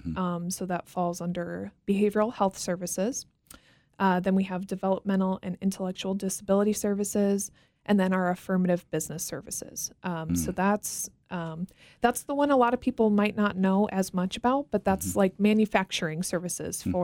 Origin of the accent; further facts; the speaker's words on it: Rockford, Illinois, United States; So I am actually from the Rockford area.